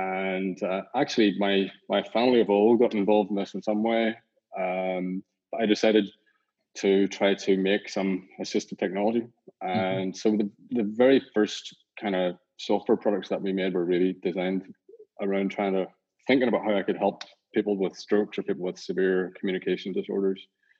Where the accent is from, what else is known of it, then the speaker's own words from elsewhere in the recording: Northern Ireland, United Kingdom; You can hear from my accent, I'm from Northern Ireland. I was brought up on a farm.